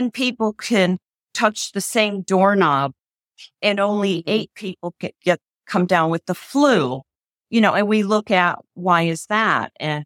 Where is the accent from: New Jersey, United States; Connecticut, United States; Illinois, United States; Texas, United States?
Connecticut, United States; New Haven; So I am from Connecticut, but from New Haven, Connecticut, where there was just a lot going on between poverty and racism and hate